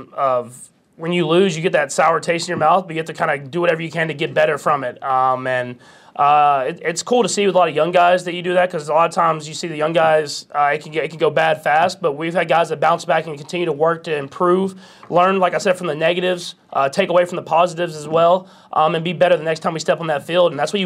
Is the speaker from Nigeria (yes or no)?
no; Texas, United States; now in Kansas City, United States; I'm a Texan and a Kansas Cityan for sure. I mean, I'm building a house here.